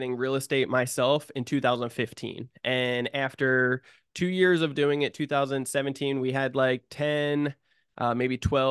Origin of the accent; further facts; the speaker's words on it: New Jersey, United States; now in San Diego, United States; I come from New Jersey originally, single parent mother, really raised three misfits. And over the years, I moved out to San Diego, California. That's where I live now.